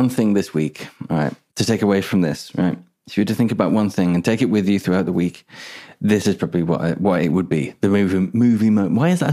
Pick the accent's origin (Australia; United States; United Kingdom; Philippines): United Kingdom; Birmingham, West Midlands; accent: Birmingham; I can't wait to get my Birmingham accent back.